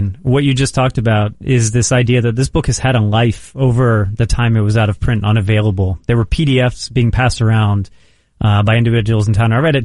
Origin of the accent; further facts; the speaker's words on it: Wilmington, North Carolina, United States; I'm from Wilmington, North Carolina, which is a city that, for those who don't know, had a racist... coup d'etat in 1898.